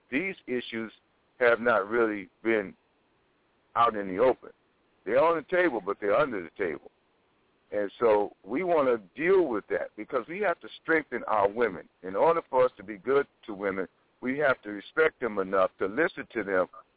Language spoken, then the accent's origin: English; Chicago, Illinois, United States; also born or lived in Los Angeles; now in Fayetteville, United States; Okay, well, I come from Chicago, Illinois. Then I moved to Los Angeles. Now I live in Fayetteville, Georgia.